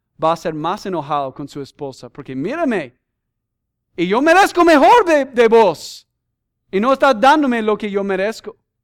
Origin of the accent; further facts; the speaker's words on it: United States; Spanish is a second language; No tiene nada que ver que yo soy gringo.